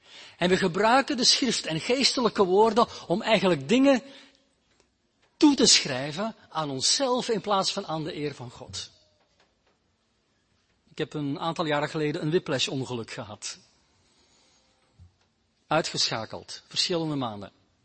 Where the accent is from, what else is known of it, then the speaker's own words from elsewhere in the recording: Belgium; Ik kom uit België, dat is een katholiek land.